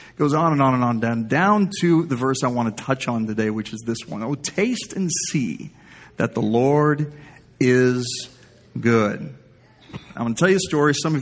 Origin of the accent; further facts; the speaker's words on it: Texas, United States; I mean, to me, food is food. I'm from Texas.